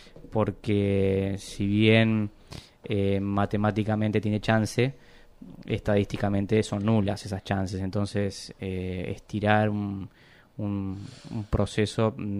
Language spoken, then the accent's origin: Spanish; Uruguay; Lo que sí a mí me hubiera gustado como uruguayo